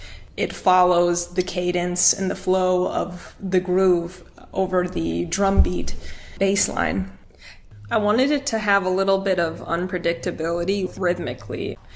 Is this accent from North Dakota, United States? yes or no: yes; Fargo, North Dakota, United States; I grew up as a biracial kid amongst mostly white community in Fargo, North Dakota. My mom was born and raised in the Philippines.